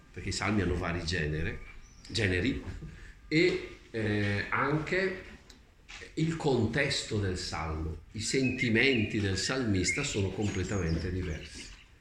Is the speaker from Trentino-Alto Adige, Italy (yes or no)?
no; San Zeno Naviglio, Lombardy, Italy; mio paese che è San Zeno Naviglio